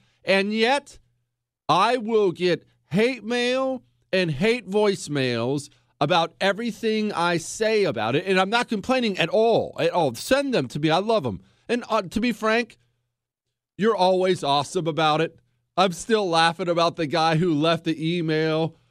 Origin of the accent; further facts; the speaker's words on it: United States; because I'm an American